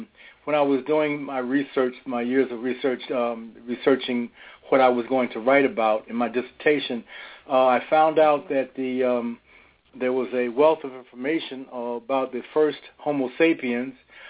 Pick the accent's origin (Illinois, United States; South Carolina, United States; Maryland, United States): Maryland, United States; Baltimore; I'm from Baltimore, Maryland.